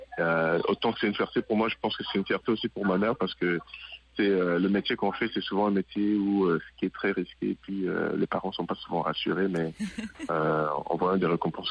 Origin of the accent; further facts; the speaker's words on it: DR Congo; born there; Moi, je suis né au Congo et en arrivant ici